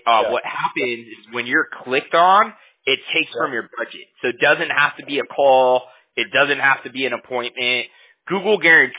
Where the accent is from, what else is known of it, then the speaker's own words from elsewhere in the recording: Huntington Beach, California, United States; I'm from Huntington Beach in California